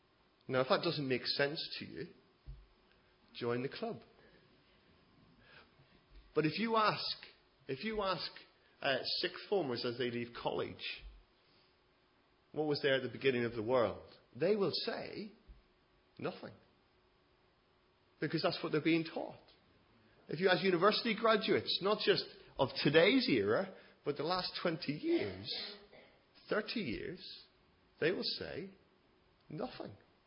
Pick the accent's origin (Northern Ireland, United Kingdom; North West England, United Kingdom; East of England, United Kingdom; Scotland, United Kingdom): North West England, United Kingdom; Southport; Where are you from? Southport.